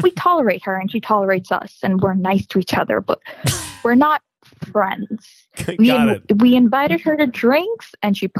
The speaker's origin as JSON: {"language": "English", "country": "India", "tie": "born or raised there", "also_born_or_lived": "United States", "lives_now": "London, United Kingdom", "said": "So my accent is confusing. That's because I lived in the U.S. until I was 5. And then I moved to India, and then now I live in London."}